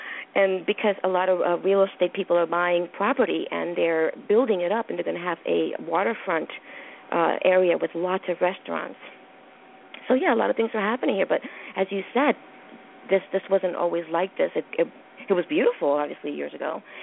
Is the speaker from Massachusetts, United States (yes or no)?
no; Bronx, New York, United States; which happens to be my hometown and happens to be a place where incredibly famous and wonderful people were born and raised, the Bronx.